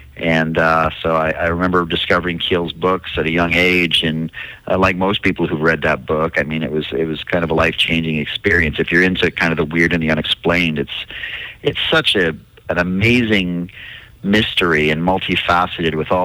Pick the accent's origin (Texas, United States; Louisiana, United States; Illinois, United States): Texas, United States; it's basically a giant flying creature that's been reported here in my home state of Texas since the 1970s.